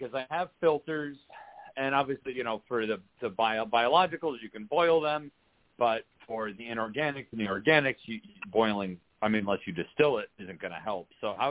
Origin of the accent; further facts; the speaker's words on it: New York, United States; because I grew up on the Hudson River